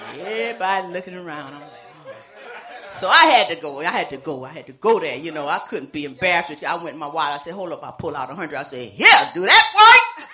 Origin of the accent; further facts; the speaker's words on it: Louisiana, United States; because I'm from Louisiana and I don't particularly like a particular team